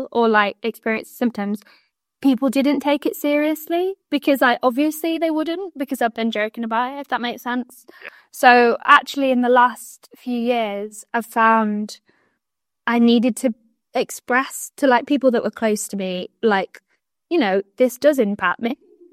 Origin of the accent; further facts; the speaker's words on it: Warrington, North West England, United Kingdom; we suggested doing it around Alder Hey or like in that sort of like northwest area, which is where I'm from Warrington.